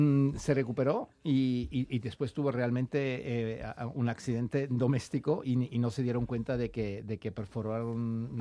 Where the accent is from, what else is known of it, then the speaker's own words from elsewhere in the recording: Andalusia, Spain; also born or lived in Switzerland / Austria; nosotros nos criamos en Andalucía, aunque nos echaron para que no vivamos las noches peligrosas de Marbella de la época de los 70, 80. donde nos mandaron a escuelas a Suiza y a Austria